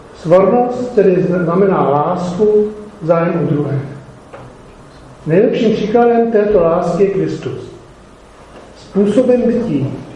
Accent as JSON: {"language": "Czech", "town": "Horní Slavkov", "region": "Karlovy Vary Region", "country": "Czechia", "tie": "born or raised there", "said": "tím, že jsem vyrůstal v Horní Slavské, kde byly uranové doly"}